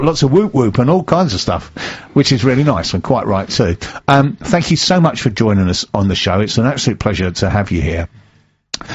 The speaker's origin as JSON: {"language": "English", "town": "Lewisham", "region": "London", "country": "United Kingdom", "tie": "born or raised there", "said": "I grew up in Lewisham, that's only just round the corner from Bromley"}